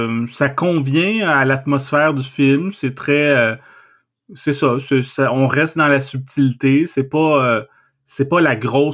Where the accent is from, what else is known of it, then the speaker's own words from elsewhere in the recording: Trois-Rivières, Quebec, Canada; moi, j'ai grandi à Trois-Rivières, puis je suis même retourné y vivre en 2009, puis j'ai de la famille là-bas, fait que je suis quand même retourné souvent.